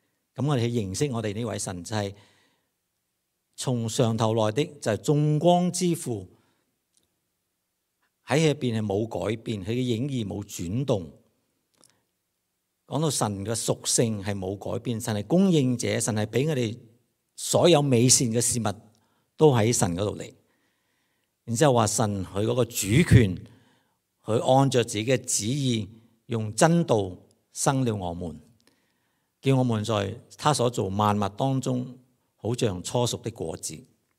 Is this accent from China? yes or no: yes; China; 所以这种就是我们中国人所想的智慧